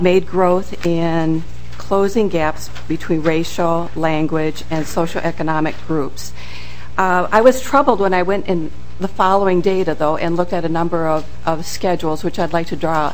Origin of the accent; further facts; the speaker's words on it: Burnsville, Minnesota, United States; I am from Burnsville, and I saw this on the schedule